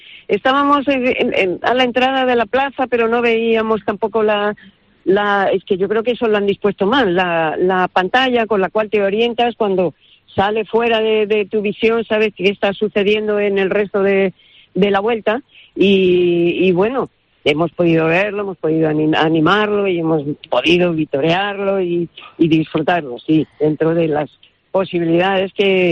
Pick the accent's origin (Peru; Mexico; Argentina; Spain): Spain; Castile; todo el mundo sabe que yo soy castellana, algo seca